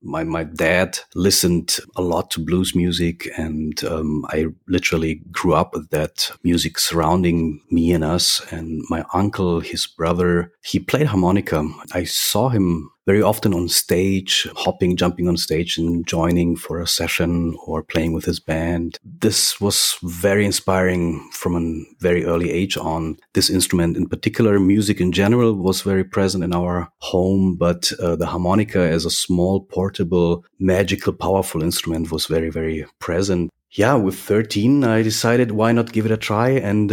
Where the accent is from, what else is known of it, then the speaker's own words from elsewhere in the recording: Munich, Bavaria, Germany; now in Berlin, Germany; I'm right now in Berlin, actually since 1999. So in the meanwhile, I'm longer living in Berlin than I was living in Munich. But I grew up and I was born in Munich.